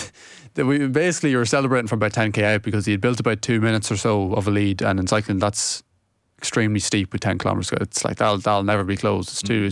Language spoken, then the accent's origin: English; Ireland; It's just great to watch as a cycling fan, and especially as an Irish cycling fan.